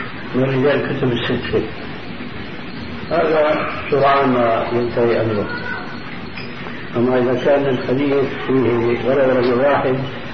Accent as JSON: {"language": "Arabic", "region": "Damascus Governorate", "country": "Syria", "said": "ومثل ما قيل عندنا في الشام"}